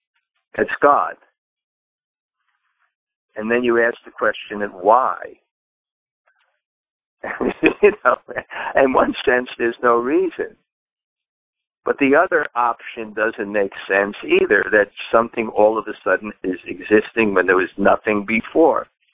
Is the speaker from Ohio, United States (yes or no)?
no; New York, United States; And actually, you know, I'm from New York, so I don't have much country samskaras.